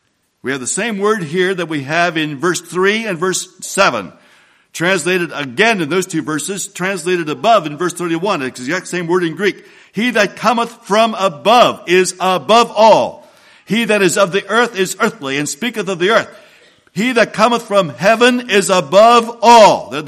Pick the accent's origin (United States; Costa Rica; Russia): Costa Rica; I can't hide the fact that I'm from Costa Rica.